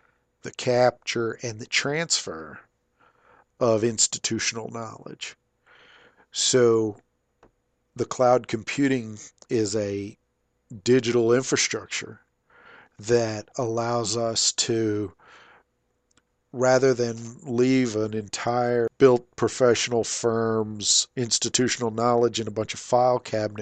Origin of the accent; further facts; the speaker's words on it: Fort Stockton, Texas, United States; my hometown of Fort Stockton, Texas, of 8,000 people